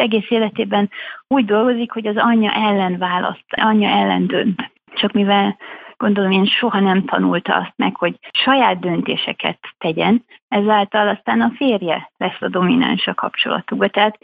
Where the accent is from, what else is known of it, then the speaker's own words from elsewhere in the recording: Berlin, Germany; szüleim kikerültek kiküldetésbe Kelet-Berlinbe, és úgy Kelet-Berlinben, vagy Berlinben nőttem fel, aztán ott jártam egyetemre, ott ismertem meg a mai férjemet is. Szüleim aztán 15 év után visszajöttek Magyarországra, azóta is Budapesten élnek. Engem ilyen szempontból mindig magyarnak neveltek, magyar a családom